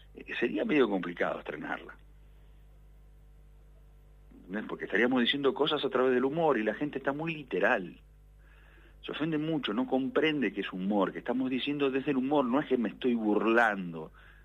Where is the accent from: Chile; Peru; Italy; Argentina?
Argentina; Puerto Belgrano, Buenos Aires Province; born there; porque nací ahí en Puerto Belgrano.